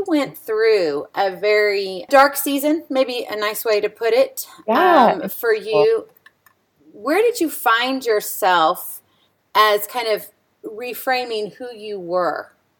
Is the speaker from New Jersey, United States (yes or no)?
no; Hawaii, United States; I'm originally from Hawaii, so I came back to the mainland.